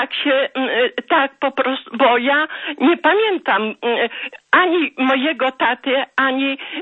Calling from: Rzeszów, Subcarpathian Voivodeship, Poland; jestem z Rzeszowa.

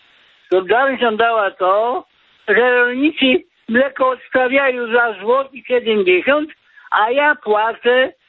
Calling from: Lipno, Kuyavian-Pomeranian Voivodeship, Poland; z Lipna po sąsiedzku.

